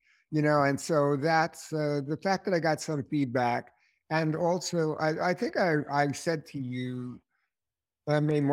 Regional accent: New York, United States; If I go to the Midwest, I'm automatically rude because I'm from New York.

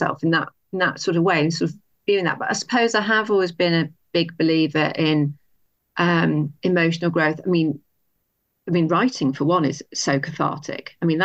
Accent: Southport, North West England, United Kingdom; I did quite a dark one set in an old museum where I grew up in Southport.

